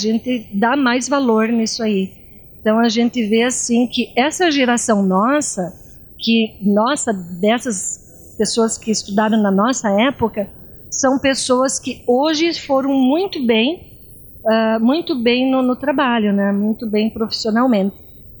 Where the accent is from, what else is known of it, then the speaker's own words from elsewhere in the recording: Campina Redonda, Brazil; Eu vim da Campina Redonda, mais as outras meninas também que vieram de outros lugares.